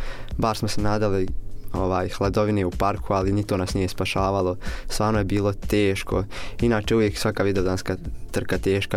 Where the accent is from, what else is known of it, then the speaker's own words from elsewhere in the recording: Bosnia & Herzegovina; inače kod nas u Bosni i Hercegovini se dosta pojavilo tih uličnih trka